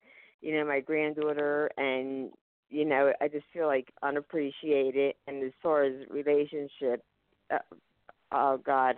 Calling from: Philadelphia, Pennsylvania, United States; Philadelphia, Pennsylvania.

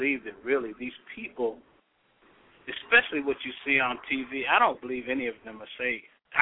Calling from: Orlando, Florida, United States; Well, yeah, I'm calling from Orlando.

